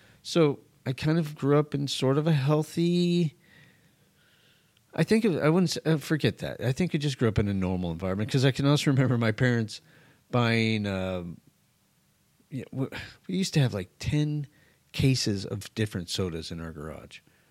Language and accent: English; New Mexico, United States; I didn't grow up on the East Coast. I grew up in New Mexico.